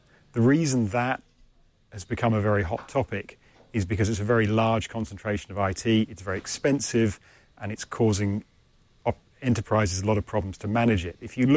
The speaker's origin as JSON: {"language": "English", "country": "United Kingdom", "lives_now": "San Luis Obispo, United States", "said": "I actually live in San Luis Obispo, which is about 3 hours down the coast, but obviously not from around here originally, from the UK."}